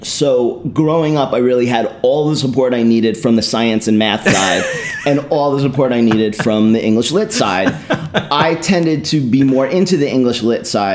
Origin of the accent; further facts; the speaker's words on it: New Jersey, United States; Born and raised in New Jersey. Went to the University of Delaware and chased a girl.